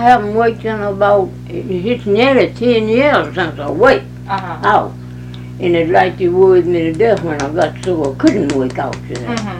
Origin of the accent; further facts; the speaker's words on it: United States; born there; I was born in Jasper County, honey, just about 7 miles out in the country from here.